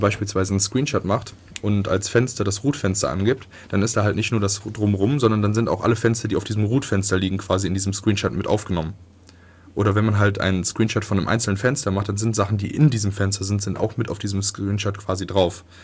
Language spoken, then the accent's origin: German; Viersen, North Rhine-Westphalia, Germany; die aus meinem kleinen Dorf kommt, wo ich herkomme, im tiefen Nordrhein-Westfalen.